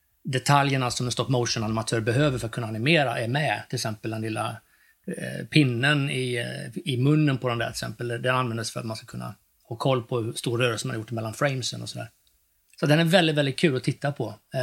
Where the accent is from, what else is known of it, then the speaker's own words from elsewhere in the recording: Västra Götaland County, Sweden; Ja, alltså jag hade sån tur så att jag växte upp då i Västergötland ute på en bondgård.